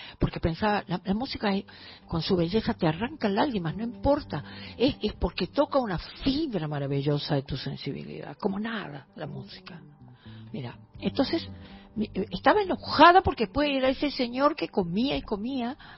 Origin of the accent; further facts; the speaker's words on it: Corrientes, Argentina; now in Buenos Aires, Argentina; recordar desde mi tierra que es tan fulminante